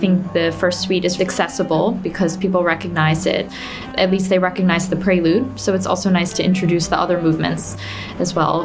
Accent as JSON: {"language": "English", "town": "Philadelphia", "region": "Pennsylvania", "country": "United States", "said": "I am a cellist and I come from Philadelphia in the US."}